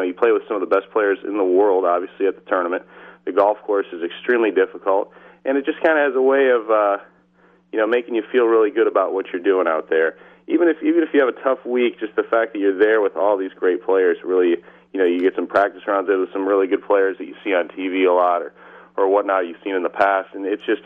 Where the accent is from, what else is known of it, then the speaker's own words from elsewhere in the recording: Detroit, Michigan, United States; growing up in the Detroit area in Michigan, where I'm from.